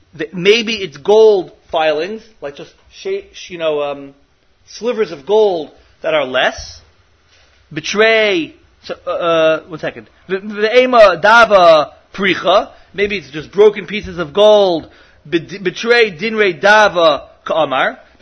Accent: Australia; I'm Australian.

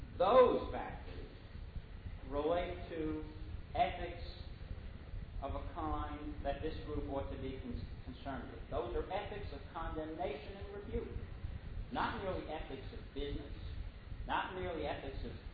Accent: New York, United States; In my day, when I grew up in New York, kosher restaurants were few and far between.

